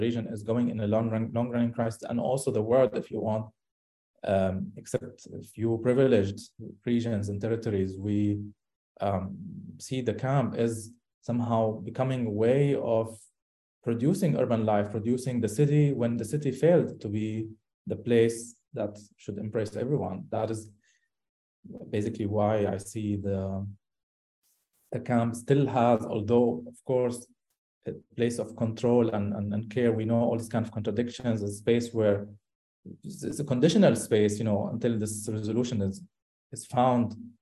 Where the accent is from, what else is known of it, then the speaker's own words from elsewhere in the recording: Syria; accent: Syrian; English is a second language; people are always confused because I speak Syrian dialect, because I was born and raised in Syria.